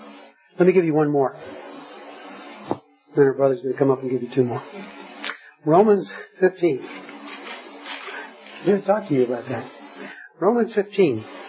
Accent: Michigan, United States; I guess I come from, that's the first thing that comes to my mind, but I come from Michigan, right?

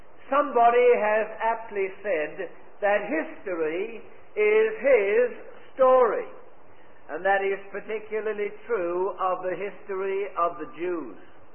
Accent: England, United Kingdom; I come from England. You wouldn't know that. My wife says I no longer have an accent. But you know, sometimes I'm afraid, I'm ashamed of being British.

